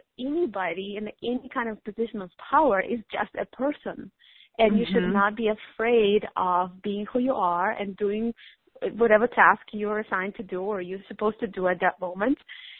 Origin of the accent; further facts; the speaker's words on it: Russia; now in United States; I grew up in, not in the United States of America. I grew up in Russia, so it was kind of a big deal.